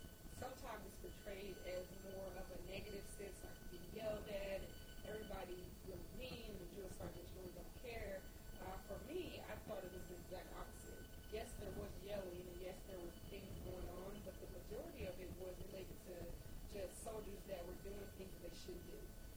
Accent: Tennessee, United States; Even though I'm from Tennessee, the part of Tennessee we're from, we really didn't do yes, ma'am, no, ma'am

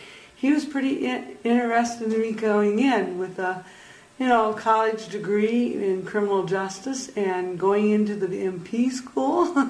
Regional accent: Hill Point, Wisconsin, United States; also born or lived in LaPorte, Indiana / Lone Rock, Wisconsin; I was born in LaPorte, Indiana, and I came to Wisconsin in March 1960. Lived in Lone Rock, and then we moved to Hill Point, Wisconsin when I was in eighth grade in 1964.

